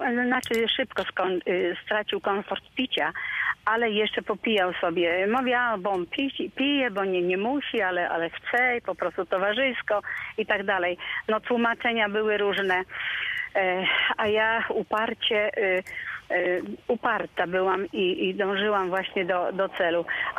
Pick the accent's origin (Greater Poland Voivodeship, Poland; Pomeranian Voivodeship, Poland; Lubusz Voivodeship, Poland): Lubusz Voivodeship, Poland; Witnica; bo jestem z Witnicy, Witnica, Gorzów